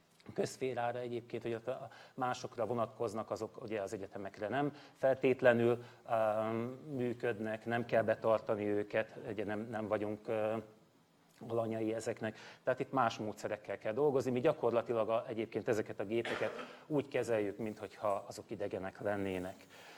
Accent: Hungary; könnyű helyzetben vagyunk, magyarok vagyunk

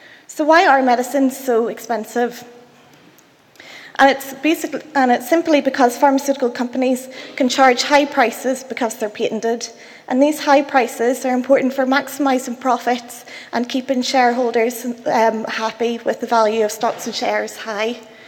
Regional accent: Belfast, Northern Ireland, United Kingdom; accent: Belfast; And I will try and slow down my Belfast accent, as I know it's extremely hard to understand.

